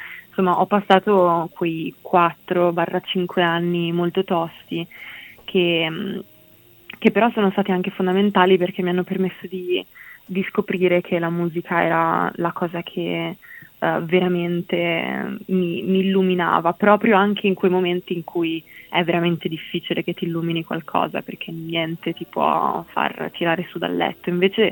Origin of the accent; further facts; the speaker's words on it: Milan, Lombardy, Italy; also born or lived in various places; vissuto un po' in luoghi molto diversi nella mia vita e ho vissuto una vita un po' così da trottola, però sono di Milano e vivo lì in questo momento, sì.